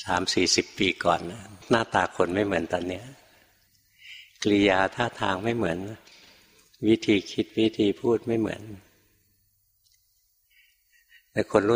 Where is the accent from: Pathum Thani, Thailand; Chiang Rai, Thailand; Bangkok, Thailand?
Bangkok, Thailand; หลวงพ่อเกิดมาในกรุงเทพเกิดที่กรุงเทพเลยโตอยู่ในกรุงเทพเรียนหนังสือในกรุงเทพทำงานอยู่ในกรุงเทพจนบวชนะถึงไปอยู่ต่างจังหวัดอยู่เมืองการกรุงเทพเกือบ50 ปี48 ปี